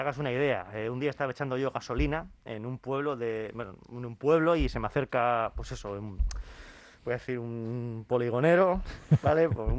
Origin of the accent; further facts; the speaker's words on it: Santurtzi, Basque Country, Spain; born there; yo nací en Santurchi, en la margen izquierda, que son todo cuestas.